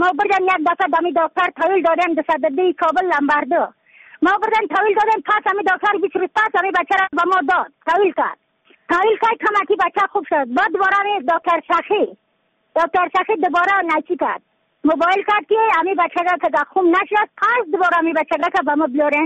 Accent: Badakhshan, Afghanistan; از بدخشان هستم، مرکز بدخشان، ولسوالی یکلی پایان، خیره وینگ

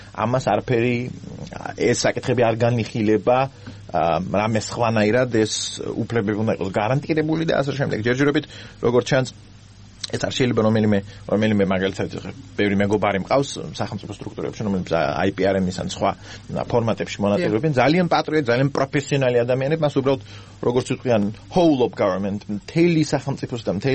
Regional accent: Gali, Abkhazia, Georgia; მე თვითონ გალიდან ვარ

